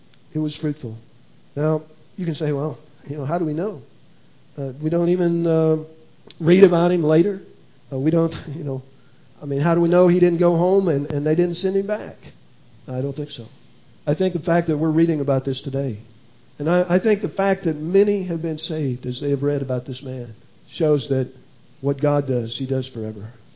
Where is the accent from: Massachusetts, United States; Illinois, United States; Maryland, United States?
Illinois, United States; I ministered at a church near where I grew up in Illinois.